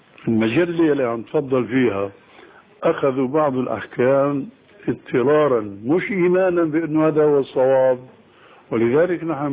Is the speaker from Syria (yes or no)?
yes; Damascus, Damascus Governorate, Syria; عندنا في دمشق في اربعه محاريب